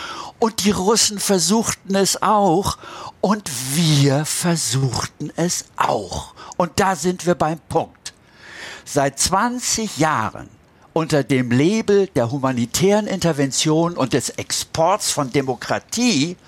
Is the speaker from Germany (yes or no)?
yes; Kappel, Baden-Württemberg, Germany; ich schließe mit einer Erinnerung an meine Kindheit in Kappel bei Freiburg.